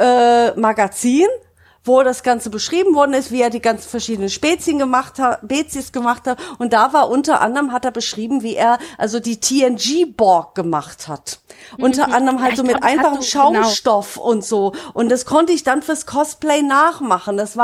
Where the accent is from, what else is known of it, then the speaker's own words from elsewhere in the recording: Freiburg, Baden-Württemberg, Germany; hatten wir in meiner Heimatstadt Freiburg